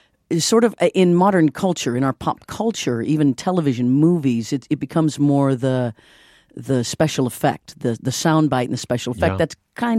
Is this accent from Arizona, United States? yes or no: no; Kansas, United States; Well, I grew up in Kansas, and we listened to one radio station.